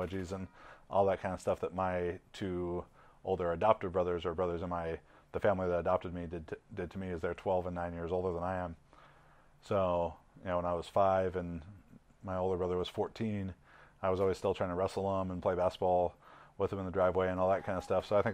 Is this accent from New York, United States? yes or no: no; Irvine, California, United States; I grew up in Irvine, California, which some may consider it the hood.